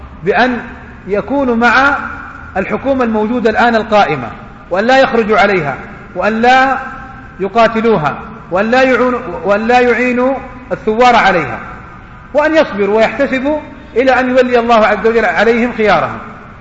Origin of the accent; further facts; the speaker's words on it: Saudi Arabia; وهنا عندنا في السعودية وفي دول الخليج يحاول بعض الناس يعني تجويز هذه الأمور